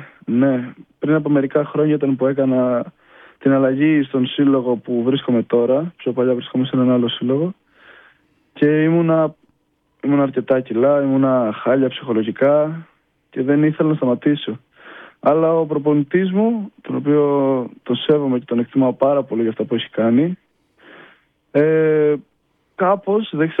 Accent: Lefkotopos, Central Macedonia, Greece; Τη διαδρομή πήγαινε έλα από το χωριό μου στις Σέρες για να κάνω τις προπονήσεις

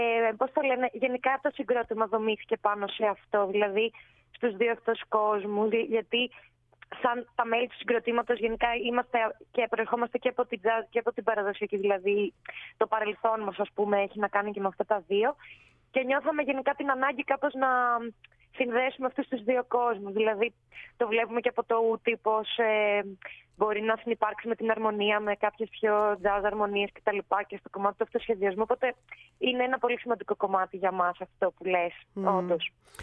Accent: Athens, Attica, Greece; Οι περισσότεροι από εμάς είμαστε και Αθηναίοι. Οι τέσσερις από εμάς είμαστε Αθηναίοι

